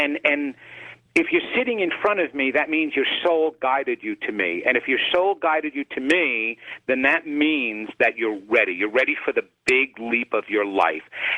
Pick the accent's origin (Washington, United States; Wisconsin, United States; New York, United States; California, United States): New York, United States; Yeah, you're on the West. I'm from the East. It is so hard breaking through another New Yorker